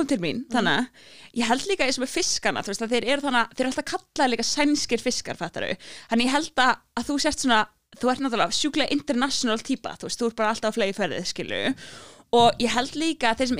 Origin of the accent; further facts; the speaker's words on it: Grundarfjörður, Western Region, Iceland; ég ólst upp á Grundafirði sem á Snæfellsnesi og ég bara í alveg einn flottasti staðar á Íslandi og svona bara mjög fallegt